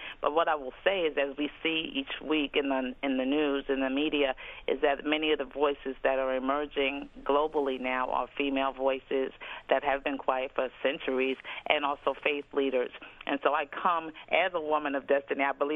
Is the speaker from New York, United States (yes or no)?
yes; New York City, New York, United States; also born or lived in Harlem / Bronx; I grew up in New York City. I'm a native New Yorker, born in Harlem, raised both in Harlem and the Bronx. My parents were Southern, and they were part of the Black migration in the Civil Rights era, who moved to New York.